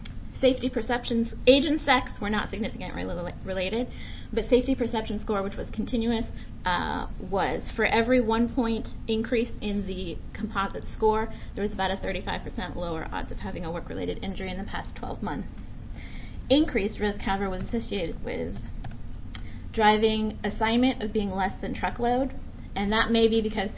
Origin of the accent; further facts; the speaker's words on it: Washington, United States; I'm also from Washington State.